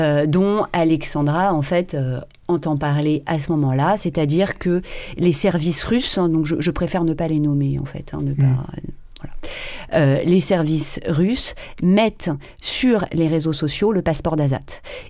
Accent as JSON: {"language": "French", "country": "France", "said": "en tant que Française, j'ai découvert progressivement"}